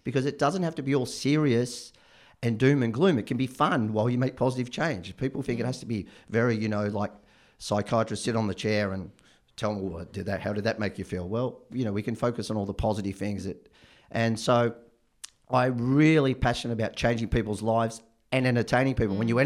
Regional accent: Colac, Victoria, Australia; Yeah, I'm from Colac, and my dad was a bit of a sports hero down there

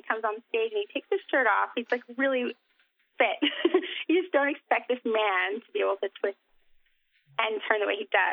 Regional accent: New York City, New York, United States; I'm from New York City, and I've been around celebrities before

